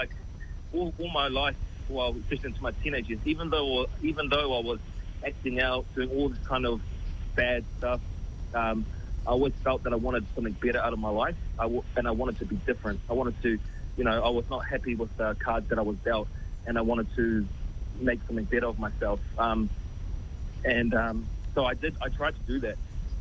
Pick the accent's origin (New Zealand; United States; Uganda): New Zealand; born there; I was born in St. Helens Hospital in New Zealand.